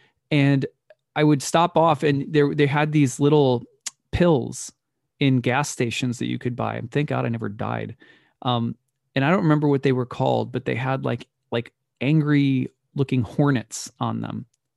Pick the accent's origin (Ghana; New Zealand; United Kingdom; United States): United States; Minneapolis, Minnesota; My parents originally from Michigan. I grew up in the Twin Cities.